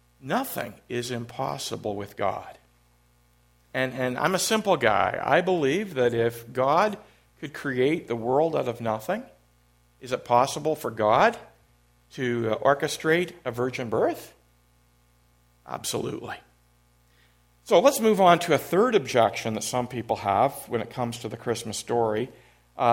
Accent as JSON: {"language": "English", "town": "Orillia", "region": "Ontario", "country": "Canada", "tie": "born there", "said": "I was born in Orillia."}